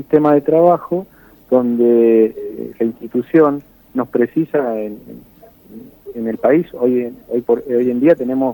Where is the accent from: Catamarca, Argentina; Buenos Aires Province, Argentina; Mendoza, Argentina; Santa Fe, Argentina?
Mendoza, Argentina; yo soy mendocino